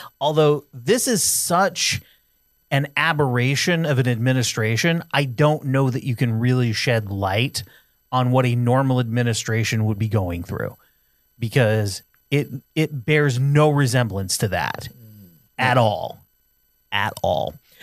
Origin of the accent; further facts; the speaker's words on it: Vermont, United States; And again, I grew up in Vermont where it was 99% white people.